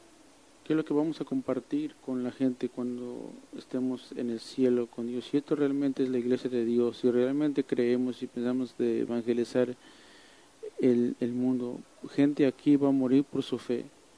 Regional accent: San Diego, California, United States; born there; Mi mamá era filipina y yo nací en San Diego.

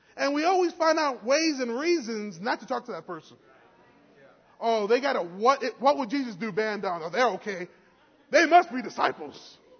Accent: New York, United States; First of all, I was from New York. Even my best friend couldn't reach me.

